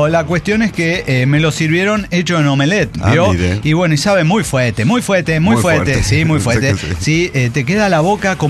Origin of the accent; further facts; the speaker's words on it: Izúcar de Matamoros, Puebla, Mexico; yo soy de Izúcar de Matamoros.